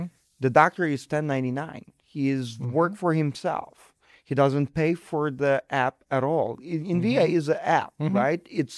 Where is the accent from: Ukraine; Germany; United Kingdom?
Ukraine; English is a second language; moved away as an adult; now in Chicago, United States; I was born and raised in Ukraine, and I moved to United States about 14 years ago. Mm-hmm. I landed in Chicago